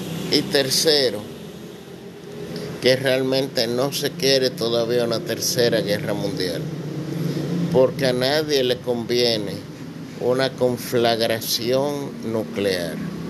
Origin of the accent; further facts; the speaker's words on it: Dominican Republic; nosotros como dominicanos somos los que podemos determinar qué tipos de inmigrantes nosotros queremos.